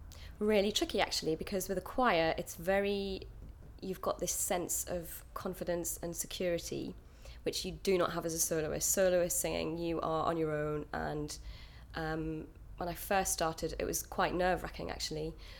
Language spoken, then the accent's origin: English; Durham, North East England, United Kingdom; Yeah, I'm from Durham, northeast of England, and I've got two brothers, and my family all still live in Durham, so I go home as much as possible because I love it. Very much working class background.